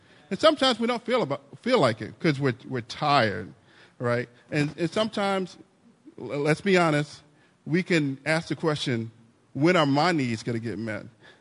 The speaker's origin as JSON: {"language": "English", "town": "New Orleans", "region": "Louisiana", "country": "United States", "said": "I'm from New Orleans, right? All the schools that I applied to were out of state."}